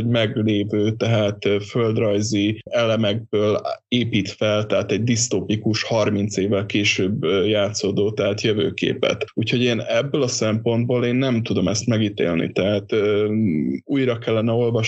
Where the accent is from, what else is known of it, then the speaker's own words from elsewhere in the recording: Szeged, Csongrád-Csanád, Hungary; Itt pedig abban a hülye helyzetben vagyok, hogy szegediként minden egyes hivatkozás nálam így automatikusan adja magát